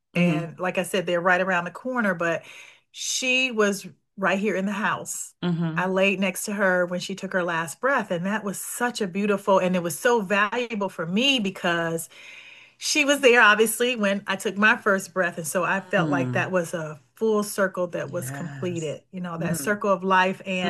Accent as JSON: {"language": "English", "region": "Ohio", "country": "United States", "said": "We're from Ohio."}